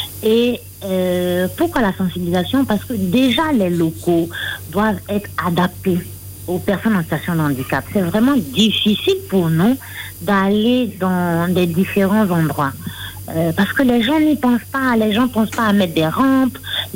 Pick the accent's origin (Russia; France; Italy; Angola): Italy; il faut dire que j'ai eu la chance de pouvoir faire mon enfance en Italie.